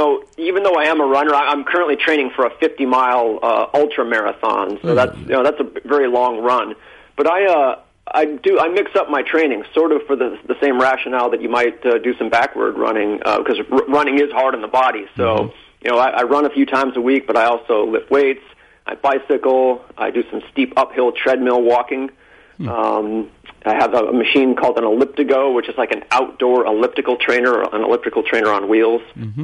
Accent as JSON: {"language": "English", "region": "New Hampshire", "country": "United States", "tie": "born or raised there", "moved": "yes", "lives_now": "California, United States", "said": "I grew up in New Hampshire. I live in California now."}